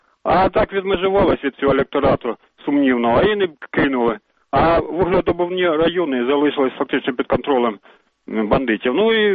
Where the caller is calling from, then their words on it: Donetsk, Donetsk Oblast, Ukraine; Я з Донецька, і в мене націоналістичні погляди.